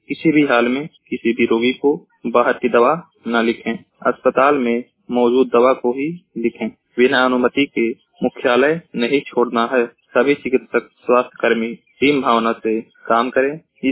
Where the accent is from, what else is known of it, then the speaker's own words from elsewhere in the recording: Maharajganj, Uttar Pradesh, India; मैं जिला महाराजगंज का निवासी हूँ।